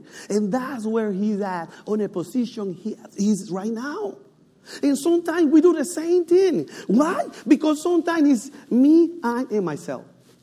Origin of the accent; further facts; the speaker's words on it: Dominican Republic; English is a second language; I born and raised in Dominican Republic.